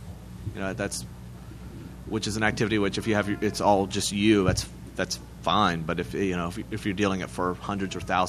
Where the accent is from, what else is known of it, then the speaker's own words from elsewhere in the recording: Charlottesville, Virginia, United States; We've done that in my hometown up in Charlottesville.